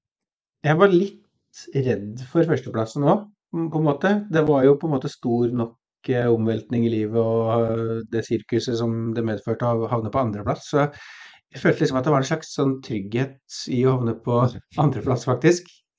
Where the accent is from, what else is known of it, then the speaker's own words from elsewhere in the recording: Brumunddal, Innlandet, Norway; jeg vokste opp i Brumunddal, som sagt